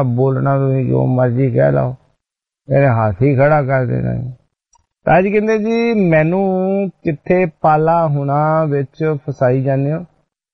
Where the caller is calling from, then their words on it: Winnipeg, Manitoba, Canada; ਤੇ ਮੈਂ ਕੈਨੇਡਾ ਦੇ ਵਿਨੀਪੈਗ ਤੋਂ ਹਾਂ